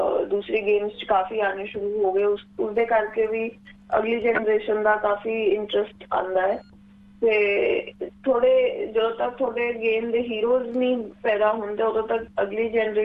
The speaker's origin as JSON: {"language": "Punjabi", "town": "Patiala", "region": "Punjab", "country": "India", "said": "ਮੈਂ ਪਟਿਆਲੇ ਤੋਂ ਹਾਂ, ਮੈਂ ਪੜ੍ਹਾਈ ਕੀਤੀ ਹੈ ਯਾਦਵਿੰਦਰਾ ਪਬਲਿਕ ਸਕੂਲ ਚ"}